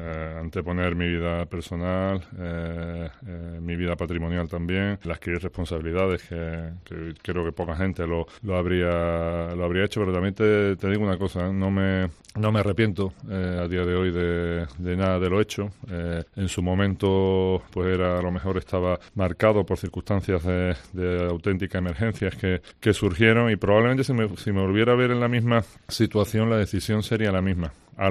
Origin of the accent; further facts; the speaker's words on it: Huelva, Andalusia, Spain; Y desde que nací aquí en Huelva, pues nunca he vuelto a estar tanto tiempo fuera de Huelva, exceptuando viajes, ¿no? Como ahora en esta última experiencia. Tengo aquí mi familia, tengo mis raíces, tengo aquí también negocios